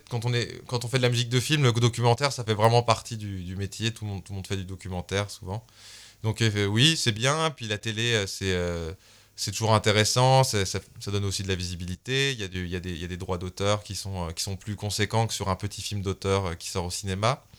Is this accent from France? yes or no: yes; Annecy, Auvergne-Rhône-Alpes, France; dès que je suis rentré chez moi à Annecy, de Paris, j'ai pris la guitare et j'ai commencé à apprendre.